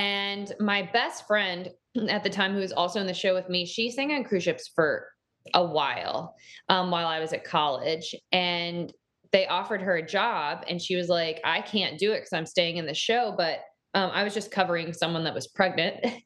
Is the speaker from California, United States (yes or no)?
no; Dallas, Texas, United States; Well, I grew up in Dallas, in Texas. I have two older brothers.